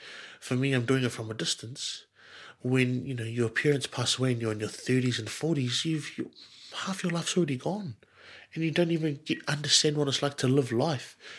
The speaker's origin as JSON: {"language": "English", "country": "New Zealand", "said": "You know, I can't control that I'm half Kiwi, half Samoan."}